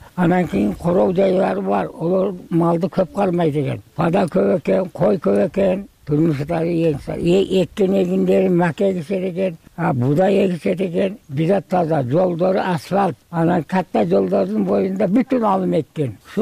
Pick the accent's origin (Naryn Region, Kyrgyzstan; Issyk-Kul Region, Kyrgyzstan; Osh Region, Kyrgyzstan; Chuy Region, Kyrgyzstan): Osh Region, Kyrgyzstan; Osh; Мен Оштон болом.